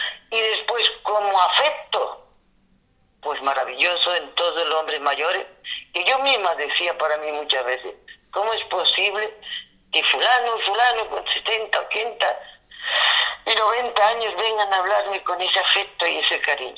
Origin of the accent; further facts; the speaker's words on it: Istán, Andalusia, Spain; lo he hecho pensando en el bien de mi pueblo, que era lo que me importaba. Mm. Que Istán sobresaliera y se escuchara.